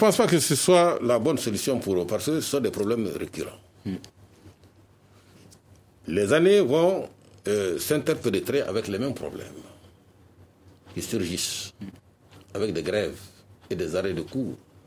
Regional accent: Mali; en tant que Malien

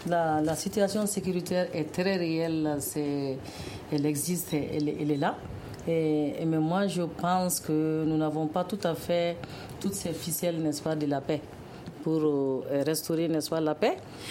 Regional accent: Mali; Donc moi, je pense que en tant que Malien

